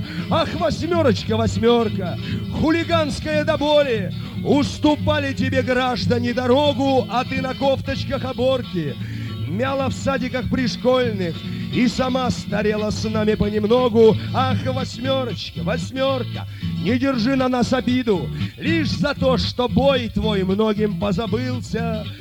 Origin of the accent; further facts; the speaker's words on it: Saint Petersburg, Russia; я ленинградец, коренной ленинградец. Я родился в Ленинграде, вырос. Я не одессит, тем более я не иммигрант. Я ленинградец.